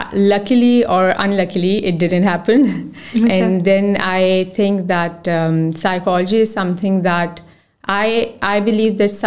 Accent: Islamabad, Islamabad Capital Territory, Pakistan; also born or lived in Peshawar; previously I was in Peshawar, and then we moved to Islamabad. Achha. So most of the time in Islamabad, but some of the time in Peshawar as well.

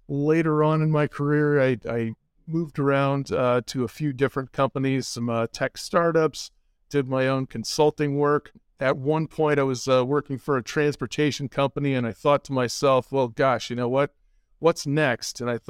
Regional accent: China Lake, California, United States; I was born in Northern California, but raised in Southern California out in the desert near a naval weapons test station.

